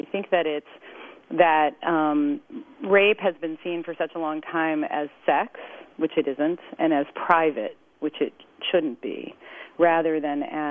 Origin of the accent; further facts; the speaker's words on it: Palo Alto, California, United States; and in my hometown of Palo Alto, California, OCR has just launched a full compliance review